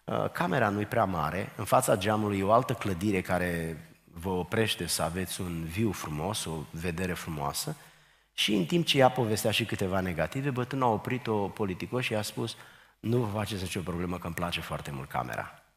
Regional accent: Romania; Nu sufăr pentru că nu m-am născut în Germania, nici n-aș fi vrut să mă nasc în Germania. Sunt bucuros că sunt român, deși a fi român nu este cea mai mare onoare etnică sau națională

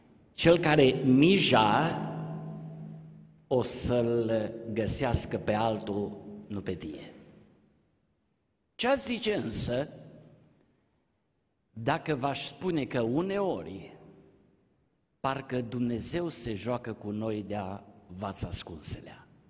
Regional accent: Arad, Arad County, Romania; născut și crescut în Pârneava

